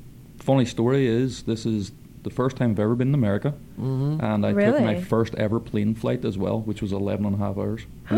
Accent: Ireland; moved away as an adult; also born or lived in United Kingdom; I lived in the UK. I'm from Ireland, but I lived in the UK.

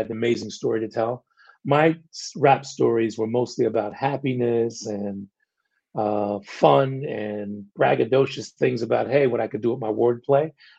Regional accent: Queens, New York, United States; Well, I grew up in Queens.

